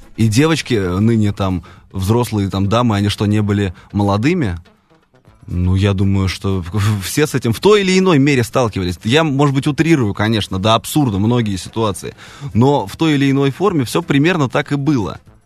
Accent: Moscow, Russia; То есть то, что мне было видно в родном городе.

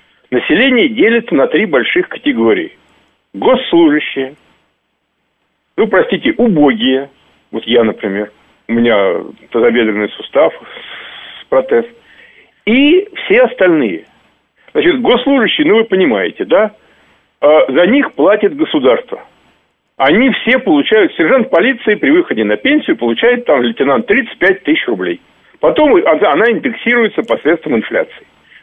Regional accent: Moscow, Russia; я же коренной москвич

